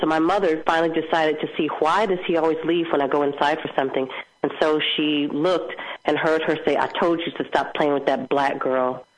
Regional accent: Flint, Michigan, United States; born there; also born or lived in Detroit, United States / Mercer Island, United States / Seattle, United States / Omaha, United States; I was born in Flint, Michigan, lived there for 3 weeks. My dad was working on his PhD, and after he got his PhD, we moved back to Detroit, and I was there for the first 5 years of my life.

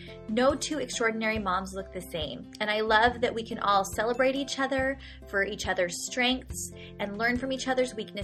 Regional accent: California, United States; now in Virginia, United States; I am from Southern California, and my Virginia weather is mimicking Southern California today

